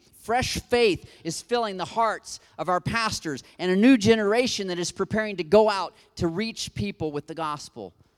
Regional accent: Brazil; I grew up in Brazil, is where I learned to speak Portuguese.

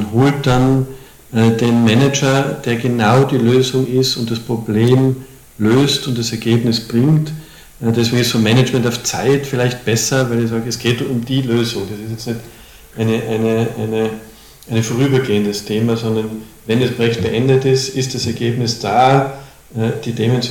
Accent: Tyrol, Austria; nicht nur aus Salzburg, sondern ich komme aus Tirol

